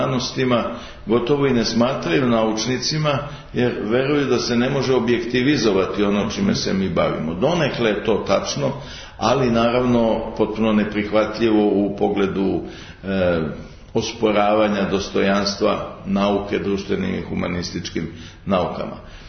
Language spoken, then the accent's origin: Serbian; Serbia; kao Srbin, kao čovjek koji živi ovdje gdje živi, u Beogradu, u Srbiji